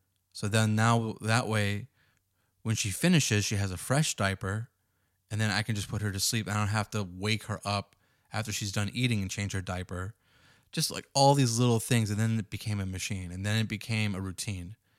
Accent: Boston, Massachusetts, United States; now in San Diego, United States; she flew in from my hometown of Boston to come stay with us in San Diego

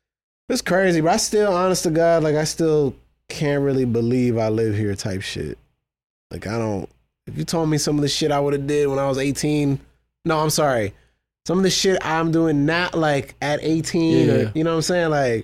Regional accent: Las Vegas, Nevada, United States; we're from Vegas.

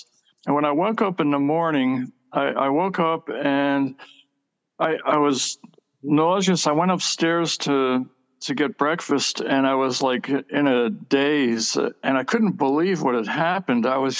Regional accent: New York, United States; also born or lived in Germany; now in Washington, United States; I was born in Germany. I grew up in New York, and I moved down here to Washington to take on a job as a government cartographer.

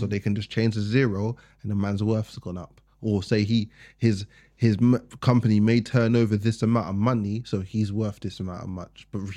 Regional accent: England, United Kingdom; What are we talking about? I'm English.

